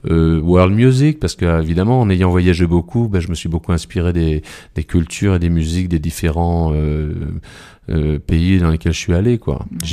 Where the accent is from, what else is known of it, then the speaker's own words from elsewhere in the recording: Nogent-le-Rotrou, Centre-Val de Loire, France; J'ai commencé par le piano ici à Nogent-le-Rotrou, puisque je suis de Nogent, je suis arrivé, j'avais un an.